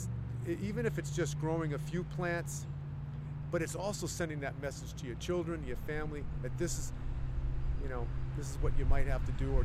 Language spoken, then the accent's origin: English; Hull, Yorkshire and the Humber, United Kingdom; and I come from Hull, and he was saying